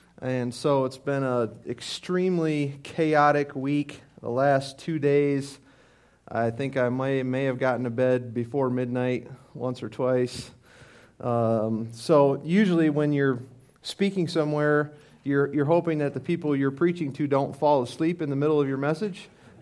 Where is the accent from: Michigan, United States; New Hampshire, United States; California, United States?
Michigan, United States; now in Colorado, United States; We moved here from Michigan about nine or ten years ago. My wife and I moved here, and so we've had two of our kids been born in Colorado